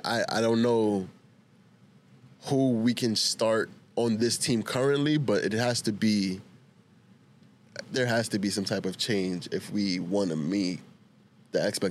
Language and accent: English; New York City, New York, United States; I'm a New Yorker, right?